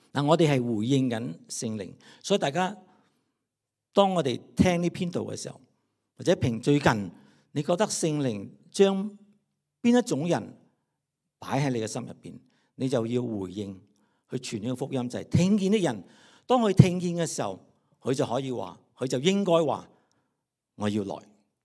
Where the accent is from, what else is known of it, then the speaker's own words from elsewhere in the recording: Vietnam; now in ?; 大家知道我是越南来的，我是越南来的移民，但我家族我爸我妈那边家族几十个大家庭，八成到九成他们是难民的